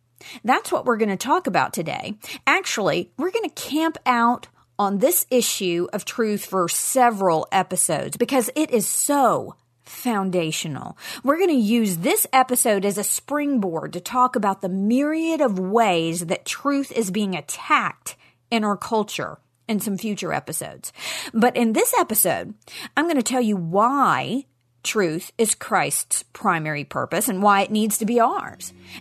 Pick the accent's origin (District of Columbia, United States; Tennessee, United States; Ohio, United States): Tennessee, United States; Nashville; I plan to attend the Spark Media Podcast Conference in March of this year in Nashville, Tennessee, my hometown.